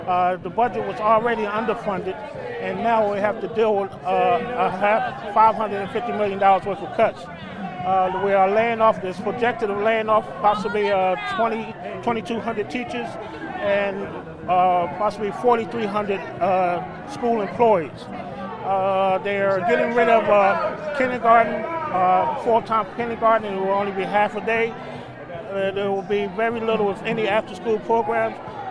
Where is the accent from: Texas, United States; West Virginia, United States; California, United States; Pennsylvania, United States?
Pennsylvania, United States; Philadelphia; From Philadelphia, member of Action United.